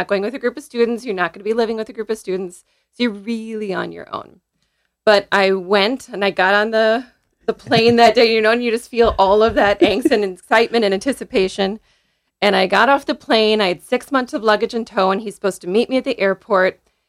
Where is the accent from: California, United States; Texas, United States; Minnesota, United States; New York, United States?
Minnesota, United States; Minnesota.